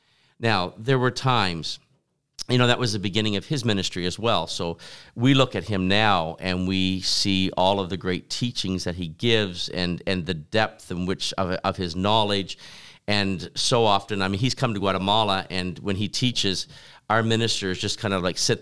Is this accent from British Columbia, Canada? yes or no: no; New Brunswick, Canada; Of course, growing up in New Brunswick, it's easy to receive a call to missionary work.